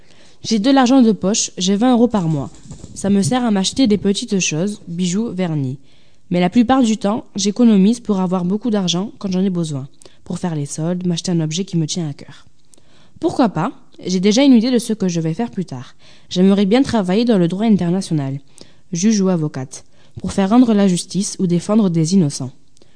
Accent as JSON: {"language": "French", "town": "Bordeaux", "region": "Nouvelle-Aquitaine", "country": "France", "tie": "born there", "said": "j'ai 13 ans. Je suis née à Bordeaux, je vis à Senon-Palmer."}